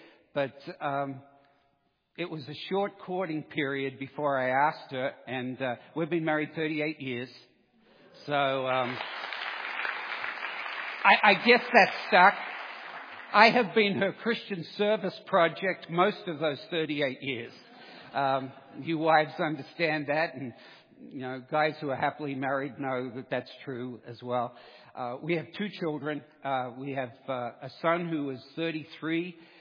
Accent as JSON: {"language": "English", "country": "Australia", "accent": "Australian", "moved": "as an adult", "said": "If you're wondering where the accent's from, I'm an Australian by birth."}